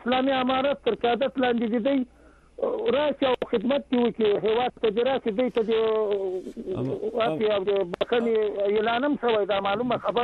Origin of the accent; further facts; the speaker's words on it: Haripur, Khyber Pakhtunkhwa, Pakistan; زه د خیبر پښتونخوا هریپور نه یم، … ستاسو دایمي اورېدونکی.